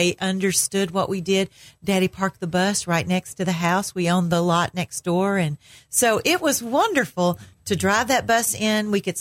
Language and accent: English; Smyrna, United States; Well, you know, I grew up in Smyrna, basically